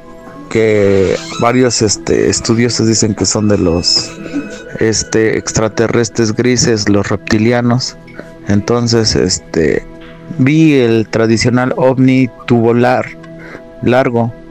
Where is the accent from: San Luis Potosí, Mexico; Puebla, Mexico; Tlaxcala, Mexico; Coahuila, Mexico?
Tlaxcala, Mexico; San Rafael Tepatlaxco; yo vivo a las faldas de la Malinche, soy del estado de Tlaxcala y pertenezco a la población de San Rafael Tepaclasco.